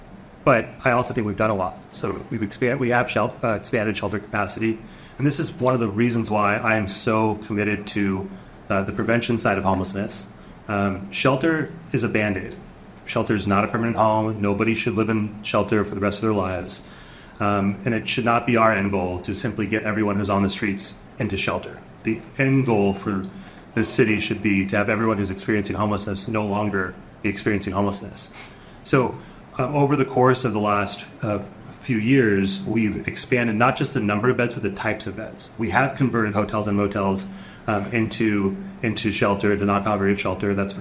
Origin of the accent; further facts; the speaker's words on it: Huntington Beach, California, United States; I grew up in Huntington Beach. That is a city governed by ultra-right-wing conservatives. It is the Florida of California.